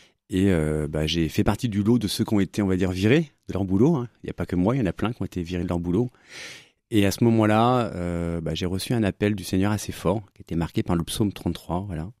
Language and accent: French; Brittany, France; parce que on est breton, donc on est un peu têtu.